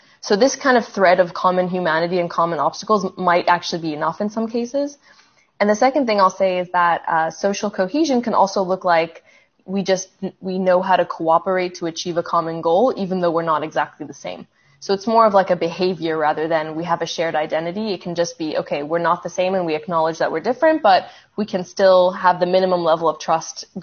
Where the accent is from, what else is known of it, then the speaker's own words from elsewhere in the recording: Canada; I just became Egyptian Canadian, and that felt so natural to me, and I felt so comfortable saying I'm Egyptian Canadian. I'm half Egyptian, half Canadian.